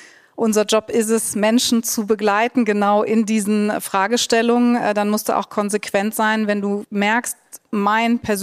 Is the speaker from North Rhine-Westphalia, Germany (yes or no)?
yes; Cologne, North Rhine-Westphalia, Germany; Ich komme aus Köln